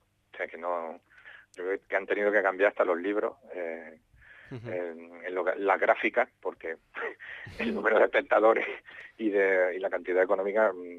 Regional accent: Andalusia, Spain; Yo que, vamos, he vuelto a Sevilla, soy andaluz

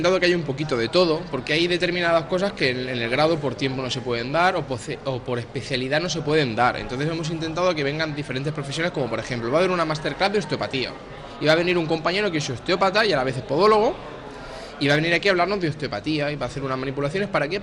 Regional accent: Murcia, Region of Murcia, Spain; pues yo soy de Murcia

